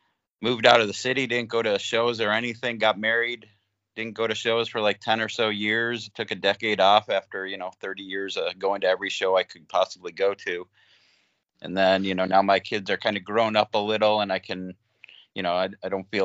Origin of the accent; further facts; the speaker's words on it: Buffalo, New York, United States; born there; moved away; Well, I was born in Buffalo, moved to LA in 1991.